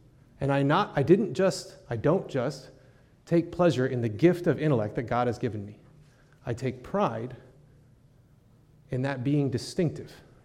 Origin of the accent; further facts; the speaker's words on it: United States; accent: American; people heard my American accent and wanted to talk, which is not what I was expecting, right?